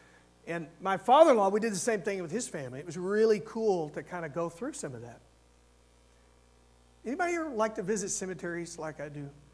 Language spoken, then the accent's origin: English; Texas, United States; Many of you know I'm originally was from Texas. All of our relatives are down in the South.